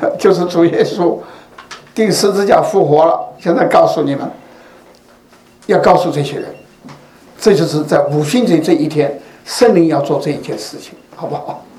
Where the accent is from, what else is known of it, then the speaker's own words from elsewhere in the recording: China; now in Canada; 等于我们中国人很多移民到加拿大来